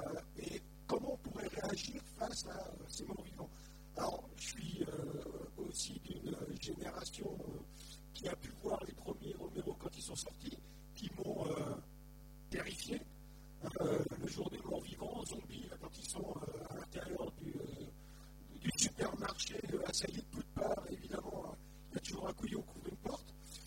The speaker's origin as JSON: {"language": "French", "town": "Lunéville", "region": "Grand Est", "country": "France", "tie": "born there", "said": "je suis né à Lunéville, donc je connais assez bien le coin."}